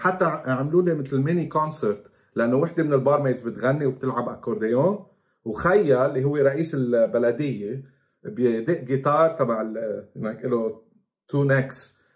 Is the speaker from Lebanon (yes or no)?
yes; Lebanon; فأنا عم بقول لها أنه أنا من لبنان، وقلت لها أنه أنا من لبنان من البلد هيك